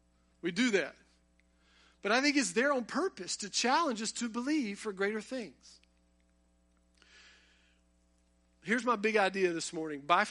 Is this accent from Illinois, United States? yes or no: no; North Carolina, United States; Well, I've never been to New York City. I'm from Eastern North Carolina.